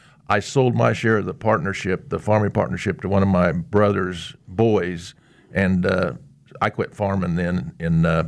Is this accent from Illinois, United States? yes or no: no; Healy, Kansas, United States; Well, I grew up out in Healy, Kansas. Our family had been out there since about 1887. I was actually a farmer, stockman by trade.